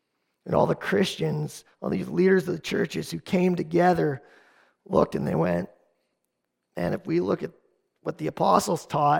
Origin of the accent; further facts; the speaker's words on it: Canada; Probably because we're Canadian and we're generally apologetic